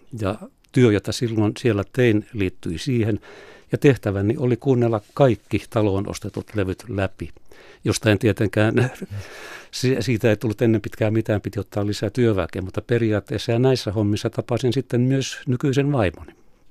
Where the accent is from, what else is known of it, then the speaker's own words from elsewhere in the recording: Vaasa, Ostrobothnia, Finland; kun olen siis Vaasasta kotoisin.